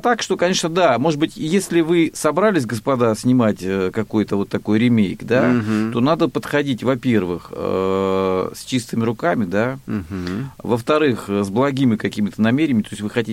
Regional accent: Rostov Oblast, Russia; Я же из Ростовской области.

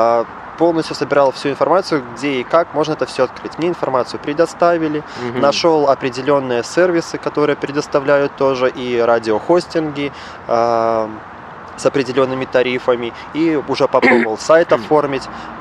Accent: Minsk, Belarus; born there; получается, родился в Минске, потом уехал за город, и за городом какое-то вот себе искал развлечение.

